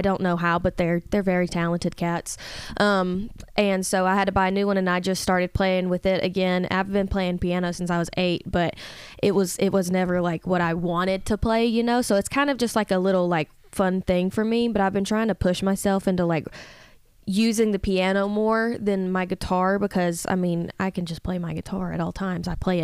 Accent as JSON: {"language": "English", "region": "Georgia", "country": "United States", "said": "I am from Harrelson County, Georgia. It's a very, very small county."}